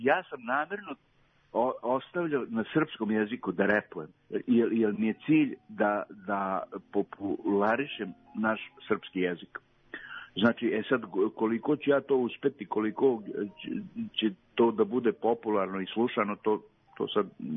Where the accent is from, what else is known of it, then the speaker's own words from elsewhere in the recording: Serbia; now in United States; Ja sam Srbin, pravoslavac iz Srbije, koji živi u Americi.